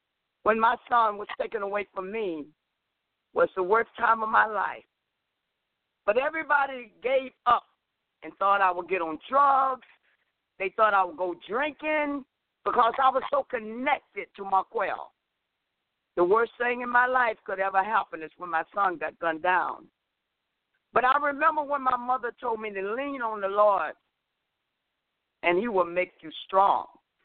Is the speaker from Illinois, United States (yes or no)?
no; Georgia, United States; when the hurricane came through my hometown, and I was calling to find out whether my sister, my niece, they need to come to Atlanta